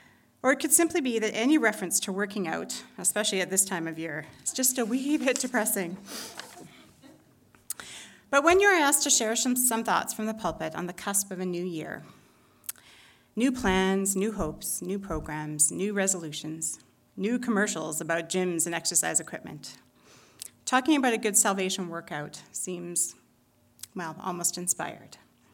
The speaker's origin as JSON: {"language": "English", "town": "Calgary", "region": "Alberta", "country": "Canada", "tie": "born or raised there", "lives_now": "Edmonton, Canada", "said": "I was born and raised in Calgary and in a Baptist Union church."}